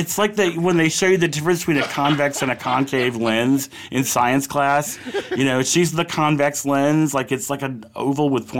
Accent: United States; So, I mean, I'm fucking American. Generations born and bred. I'm part of this place.

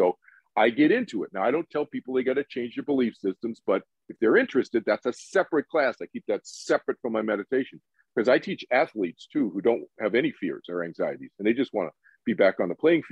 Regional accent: Boston, Massachusetts, United States; I grew up in Boston, you know, anyway

